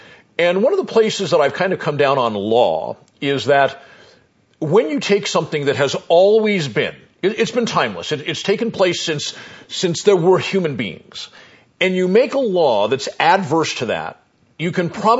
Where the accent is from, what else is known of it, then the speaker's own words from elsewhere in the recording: California, United States; I come from California, so I know that some of the biggest land holdings in California are owned by people of Mexican descent